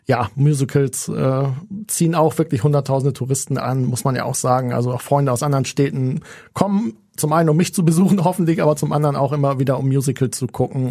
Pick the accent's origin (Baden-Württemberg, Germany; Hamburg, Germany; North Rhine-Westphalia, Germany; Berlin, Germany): Hamburg, Germany; so sind wir Hamburger.